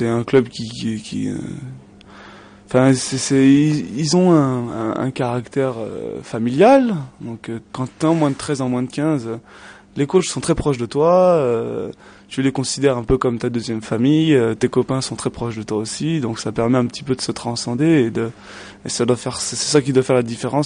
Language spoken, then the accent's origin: French; Bourgoin-Jallieu, Auvergne-Rhône-Alpes, France; j'ai 24 ans, je fais 1m84 pour 80 kg. Je suis originaire de Bourgoin-Jallieu